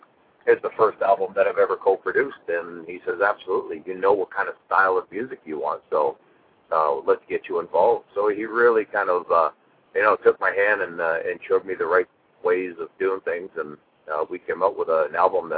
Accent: Sudbury, Ontario, Canada; It's a song that means a lot to me because I wrote it about my hometown of Sudbury, but it's dedicated to the men and women that work in the mines.

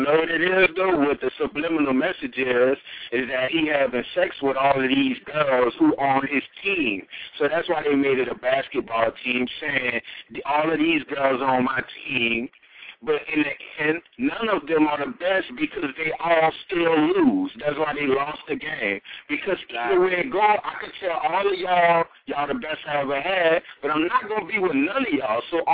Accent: New Orleans, Louisiana, United States; that's because I'm from New Orleans, so I know a lot of people wouldn't know him.

